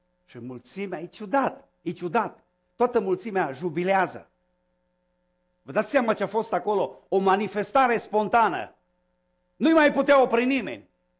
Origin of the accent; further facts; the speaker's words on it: Romania; Dar pentru că suntem români, eu mai folosesc și termenul acesta.